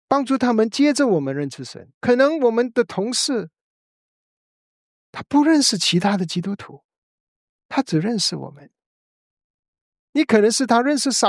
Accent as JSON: {"language": "Chinese", "country": "China", "said": "那我们是中国人华人啊"}